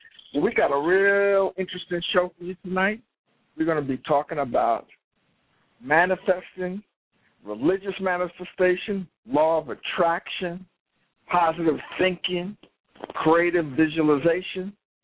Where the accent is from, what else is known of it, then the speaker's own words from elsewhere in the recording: Jamaica, New York, United States; I'm out of Jamaica, New York.